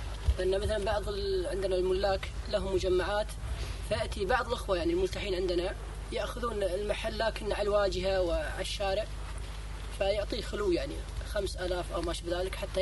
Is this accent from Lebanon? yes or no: no; Kuwait; عندنا في الكويت